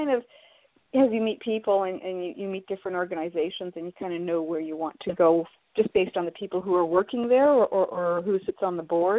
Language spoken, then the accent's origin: English; Toronto, Ontario, Canada; also born or lived in Ottawa; growing up in Toronto and Ottawa.